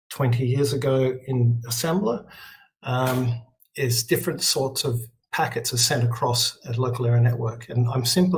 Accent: Australia; I'm Australian, so I can say it either way.

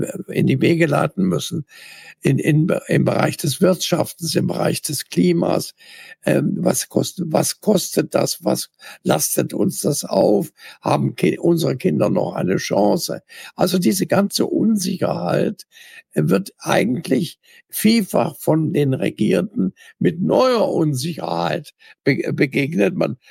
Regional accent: Dresden, Saxony, Germany; in meiner Heimatstadt Dresden

